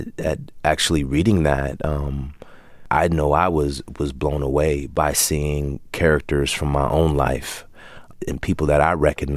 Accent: Hayward, California, United States; born or raised there; also born or lived in Oakland

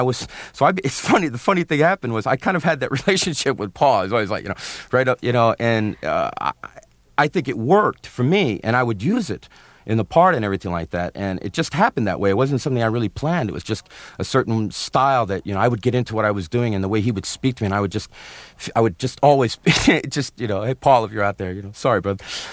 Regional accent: Brooklyn, New York, United States; where I grew up in Brooklyn

